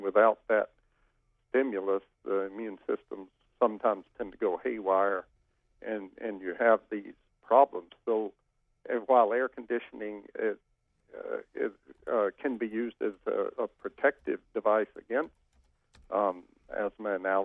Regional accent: Georgia, United States; I grew up in Georgia, and Atlanta has always had some of the worst traffic anywhere.

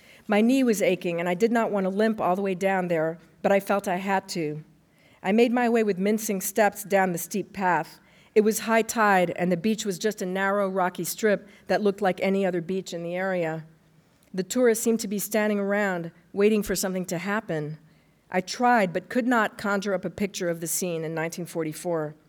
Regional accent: Paris, Île-de-France, France; When I was growing up in France in the 60s, the war was still strong in everybody's mind. There were whispers among the shop owners on the Île Saint-Louis, where I grew up

